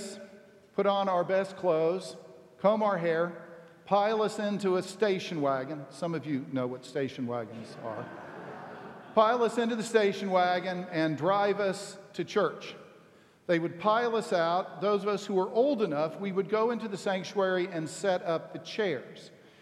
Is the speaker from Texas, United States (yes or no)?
yes; Texas, United States; And unlike here, growing up in Texas, children sat through the entire worship service.